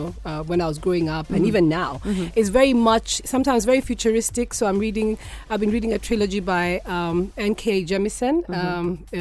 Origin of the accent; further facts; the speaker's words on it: Nairobi, Kenya; I describe myself as South Sea's finest and born and bred in Nairobi, in Kenya, and very proud of my country. And the point of all this is that I'm a homegrown, modest background.